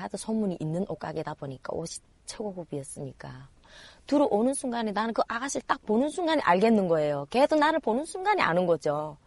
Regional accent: North Korea; also born or lived in Shanghai, China

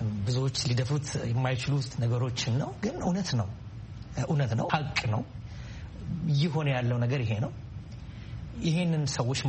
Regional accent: Addis Ababa, Ethiopia; ተወልጄ ያደግኩት በአዲስ አበባ በተለምዶ ፈረንሳይ ለጋሲዮን አካባቢ በሚባል ቦታ ነው። በኑሮ አነስተኛ ከሚባሉ ቤተሰቦች ነው የተወለድኩት። የወታደር ልጅ ነኝ።

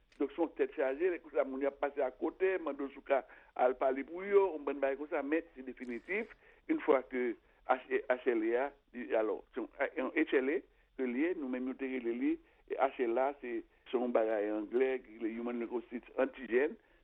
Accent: Haiti; c'est pas nous même seulement en tant qu'haïtien qui bah ça t'est arrivé

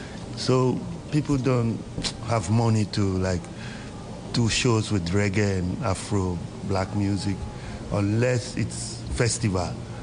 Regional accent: Ghana; now in Berlin, Germany; I'm from Ghana, and I'm a musician, songwriter, producer, drummer, percussionist.

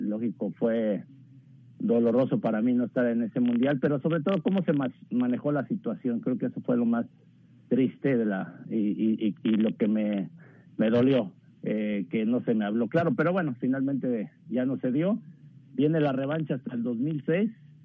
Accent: Texcoco, State of Mexico, Mexico; yo soy de Texcoco, Estado de México, y para la gente que conoce más o menos la Ciudad de México, está cerca de... Pues sí, de la ciudad como una hora, se uh-huh. puede decir. Es un pueblito

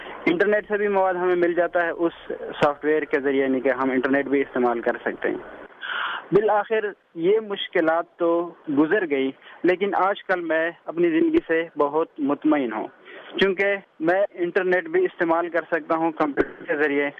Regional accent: Khyber Pakhtunkhwa, Pakistan; میں نے 7ویں تک تعلیم وزیرستان میں حاصل کی، 4تھی تک میں نے اپنے گاؤں میں پڑھا،

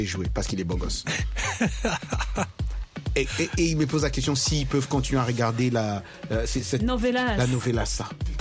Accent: DR Congo; now in United States; Moi, je suis congolais d'origine. Même si je suis américain aujourd'hui, mais je suis congolais d'origine

